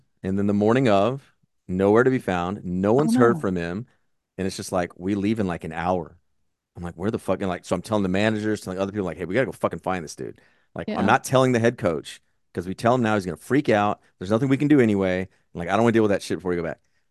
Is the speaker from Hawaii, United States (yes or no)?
yes; Hawaii, United States; born there; Oh, never. Oh, because I was born in Hawaii?